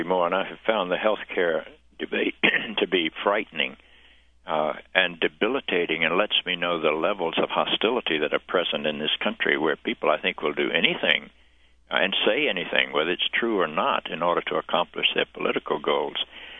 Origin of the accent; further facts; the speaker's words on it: the South, United States; I grew up in the Bible Belt.